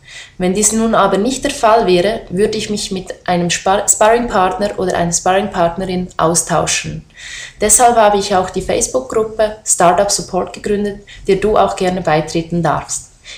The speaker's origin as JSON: {"language": "German", "country": "Switzerland", "said": "aus der Schweiz und bin selbstständige Juristin und Unternehmerin."}